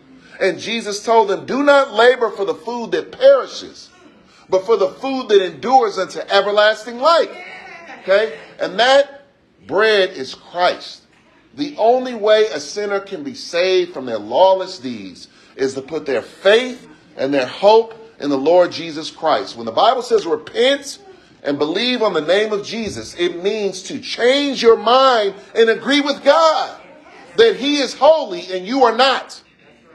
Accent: San Francisco, California, United States; Okay, I grew up in the coastland. I grew up in San Francisco.

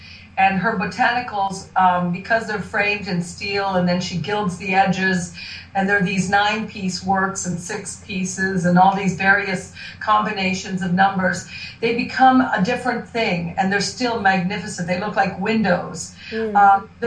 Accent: Rome, Lazio, Italy; English is a second language; now in United States; Well, let's see. I'm Italian. I'm the real thing. I was born and raised in Rome. I went to an American high school, so I learned English in high school.

